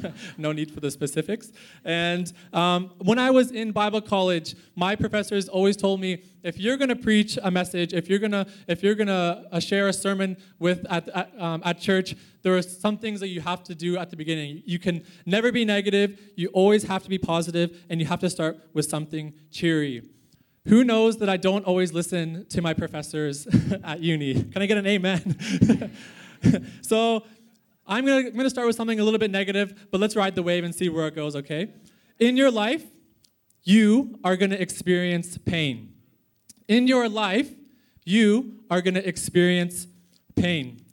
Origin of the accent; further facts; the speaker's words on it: Canada; now in Perth, Australia; as I said. I am Canadian. I'd say a boot sometimes, and I like to talk about snow and things, not to fulfill any stereotypes. I have been in Perth for 3 years